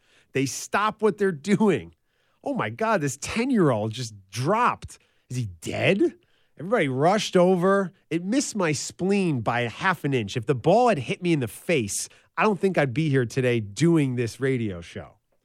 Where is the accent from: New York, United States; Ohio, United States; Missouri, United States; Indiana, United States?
New York, United States; New York City; I'm a kid from New York City. My wife grew up in the mountains of Utah.